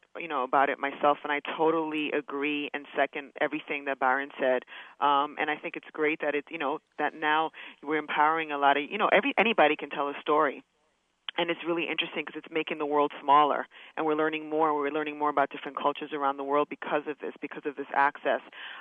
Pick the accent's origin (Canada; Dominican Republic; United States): Dominican Republic; because I'm from the Dominican Republic, I want him to represent, you know, the Latinos that really embrace their, you know, Pan-Africanism and that side of their heritage.